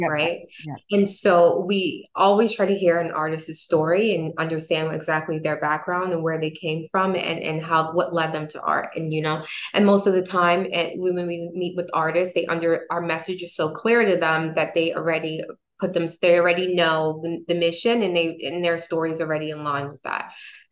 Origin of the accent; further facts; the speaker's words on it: New York City, New York, United States; living in New York City. Sorry, I'm from New York City.